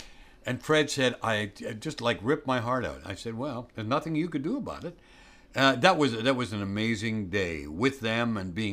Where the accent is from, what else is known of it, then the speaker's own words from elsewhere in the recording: Canada; as a Canadian, as I know you are, I'm proud to be so.